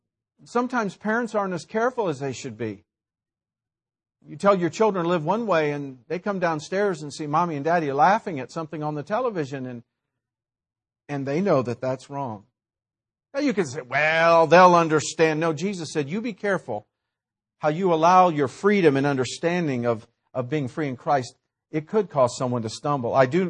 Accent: United States; and I thank the Lord I'm from America.

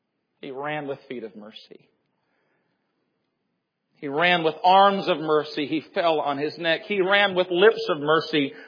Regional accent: the South, United States; I grew up in the South, very emotional church, and we added emotion to our theology.

